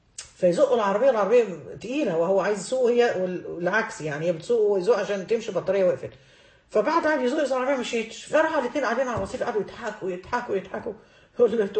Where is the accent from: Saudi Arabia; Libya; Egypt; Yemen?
Egypt